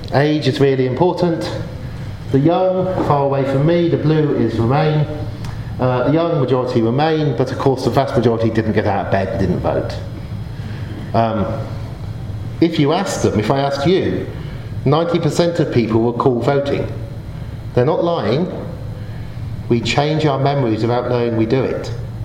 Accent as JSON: {"language": "English", "town": "Oxford", "region": "South East England", "country": "United Kingdom", "tie": "born there", "said": "I was born in Oxford"}